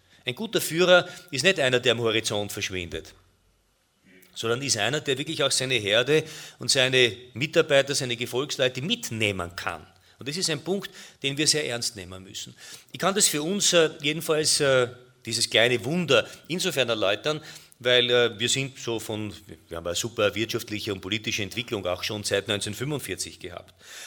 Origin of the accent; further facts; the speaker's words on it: Vienna, Austria; Ich bin Wiener